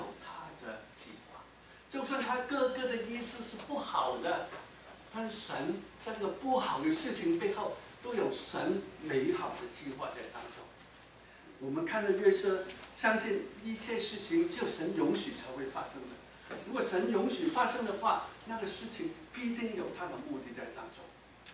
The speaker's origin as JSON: {"language": "Chinese", "region": "Guangdong", "country": "China", "said": "那我们广东人有句话说，仇人见面分外脸红，"}